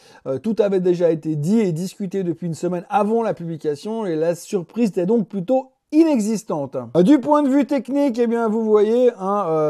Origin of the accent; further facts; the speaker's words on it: Plan-les-Ouates, Geneva, Switzerland; born there; moi aussi je suis né à Plan-les-Ouattes